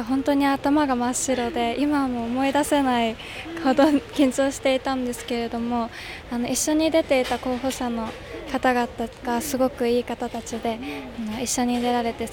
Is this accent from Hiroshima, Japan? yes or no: no; Fujisawa, Kanagawa, Japan; 湘南台出身です。